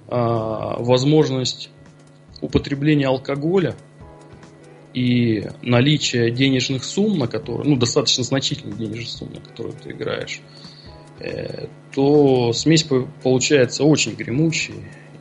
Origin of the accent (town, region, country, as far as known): Kurgan, Kurgan Oblast, Russia; born or raised there